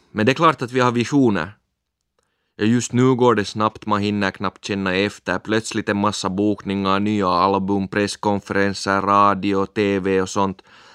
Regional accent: Finland; Vi sjunger på rikssvenska trots att vi är finlandssvenskar. Inte för att vi skäms för vår eget språk

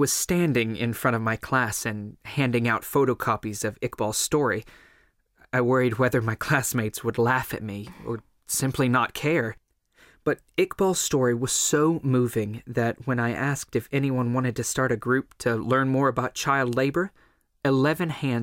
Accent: Thornhill, Ontario, Canada; I grew up in Thornhill, just outside of Toronto, Ontario, Canada.

